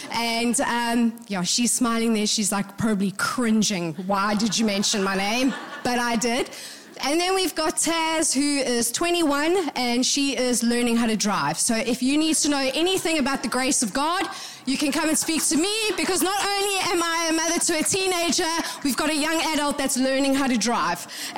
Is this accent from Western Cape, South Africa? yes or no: yes; Cape Town, Western Cape, South Africa; born there; I was born in Cape Town, yes.